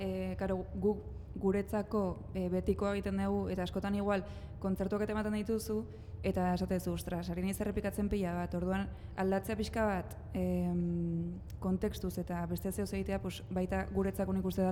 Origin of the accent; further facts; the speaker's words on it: San Sebastián, Basque Country, Spain; born there; Donostian jaioa, eta musikaria